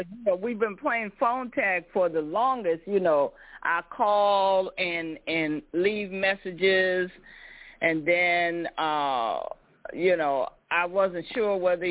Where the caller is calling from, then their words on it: Clarkston, Georgia, United States; I am calling from the Metro Atlanta area, Clarkston to be specific.